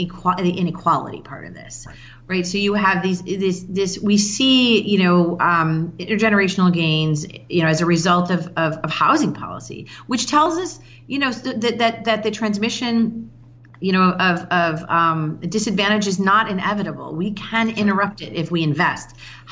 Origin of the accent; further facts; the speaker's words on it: Chicago, Illinois, United States; And I've lived here for 15 years, you know, so it's almost been kind of my hometown. I'm from Chicago originally.